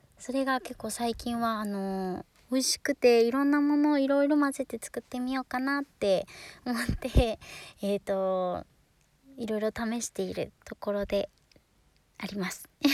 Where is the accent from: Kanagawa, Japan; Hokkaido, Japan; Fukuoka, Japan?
Hokkaido, Japan; 出身は北海道です。